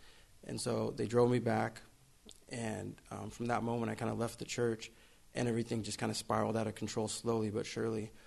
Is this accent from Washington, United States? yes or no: yes; Everett, Washington, United States; I'm from Everett, like the Everett, Seattle area.